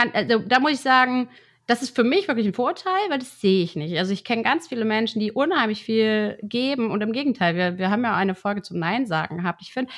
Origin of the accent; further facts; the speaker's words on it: Cologne, North Rhine-Westphalia, Germany; Ich komme aus Köln